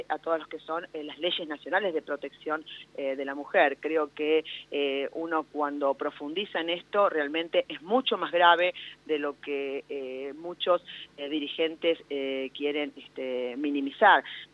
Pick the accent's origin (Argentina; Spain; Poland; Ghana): Argentina; Macachín, La Pampa; yo vengo de Macachín, un pueblo donde está también involucrado en esta situación